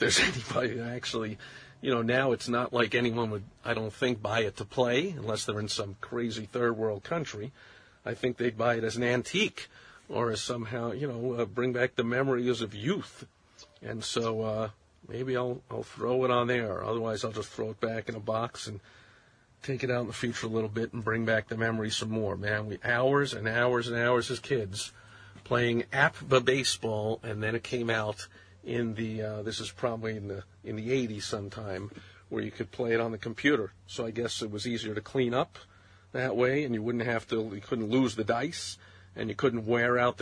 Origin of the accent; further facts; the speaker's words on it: New York, United States; also born or lived in Boston / Chicago; For growing up in New York, spent the first 18 years of my life in New York, and then the next 17 years in Boston, then traveled all around, spent 15 years in Chicago.